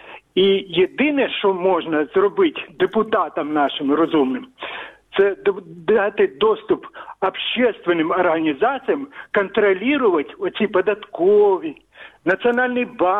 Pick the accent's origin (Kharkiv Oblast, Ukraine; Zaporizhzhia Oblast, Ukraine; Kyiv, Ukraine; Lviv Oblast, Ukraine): Kyiv, Ukraine; я з Києва.